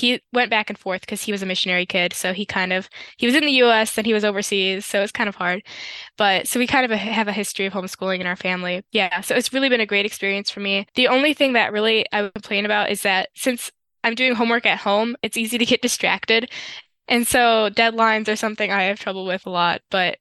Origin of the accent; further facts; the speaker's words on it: Michigan, United States; Well, like you said, I'm from Michigan.